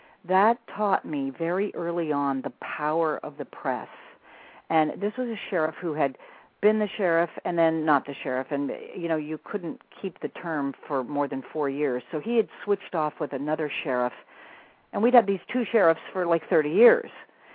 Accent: New Mexico, United States; I'm from New Mexico. You know, we're not seeped in the Hollywood or New York milieu

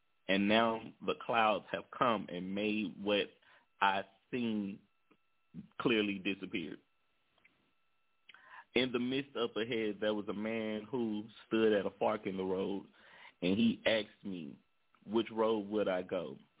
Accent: Shreveport, Louisiana, United States; One, they have a street in my city, in my hometown, Shreveport, named after you.

